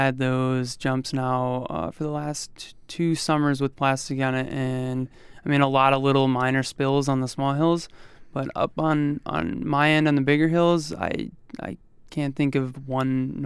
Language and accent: English; Michigan, United States; Yeah, I grew up in Michigan